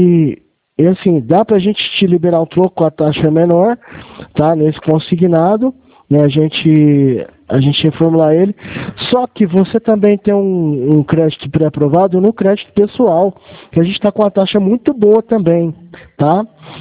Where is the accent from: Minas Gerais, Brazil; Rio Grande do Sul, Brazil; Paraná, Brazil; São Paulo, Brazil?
São Paulo, Brazil; Franca; Eu sou de Franca